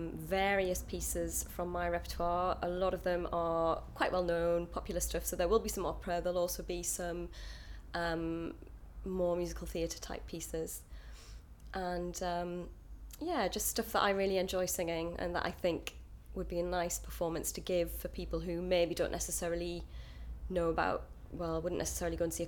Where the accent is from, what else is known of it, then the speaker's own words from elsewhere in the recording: Durham, North East England, United Kingdom; Yeah, I'm from Durham, northeast of England, and I've got two brothers, and my family all still live in Durham, so I go home as much as possible because I love it. Very much working class background.